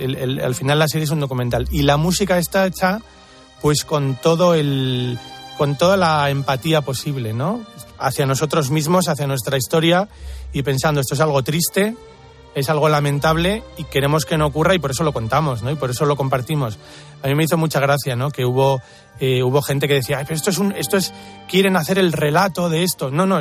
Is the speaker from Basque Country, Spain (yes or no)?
yes; Bilbao, Basque Country, Spain; cómo son los sevillanos, cómo somos los de Bilbao